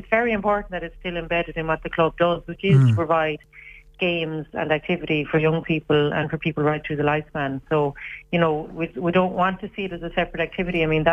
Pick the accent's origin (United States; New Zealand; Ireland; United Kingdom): Ireland; Galway, Connacht; I'm from Galway, it's the same thing.